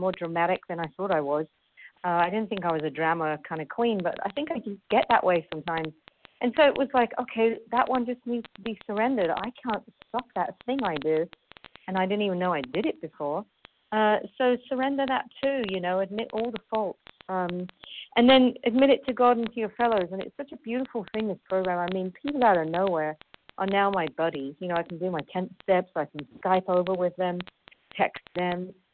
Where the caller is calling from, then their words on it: Paris, Île-de-France, France; I'm calling in from Paris, France.